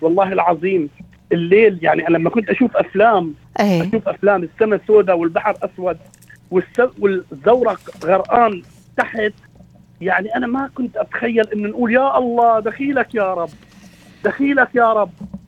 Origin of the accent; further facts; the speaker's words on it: Syria; now in Australia; بحبوا البحر بسوريا، بس كنا نروح على اللاذقيه وعلى طرطوس، بس صار عندنا الوضع اختلف عندنا بسوريا.